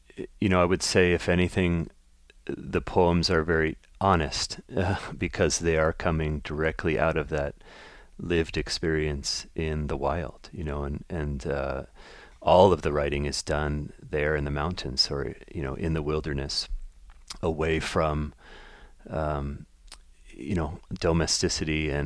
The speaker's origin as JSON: {"language": "English", "town": "Washington", "region": "District of Columbia", "country": "United States", "tie": "born or raised there", "said": "from an East Coaster growing up in the Washington, D.C. area"}